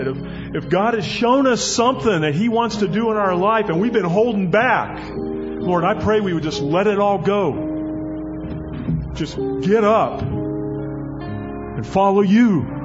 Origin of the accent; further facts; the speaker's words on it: Florida, United States; And I grew up in Florida, and that's y'all's the only thing I got from there, you know. I don't have an accent. I just have y'all.